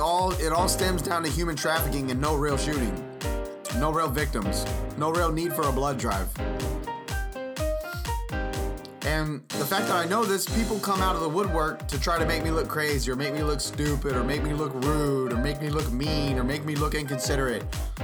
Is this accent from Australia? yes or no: no; the South, United States; I come from the South, man. I was taught to have, how do you say, integrity.